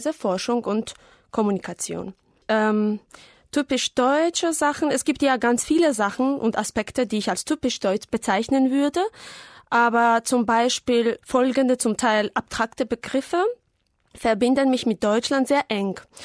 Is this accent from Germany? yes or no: no; Georgia; German is a second language; ich komme aus Georgien. Ich bin im Jahr 1985 geboren.